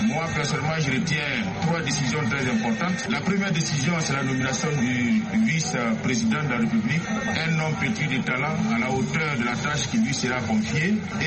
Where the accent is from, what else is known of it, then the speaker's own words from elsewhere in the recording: Côte d’Ivoire; Je m'en réjouis en tant qu'Ivoirien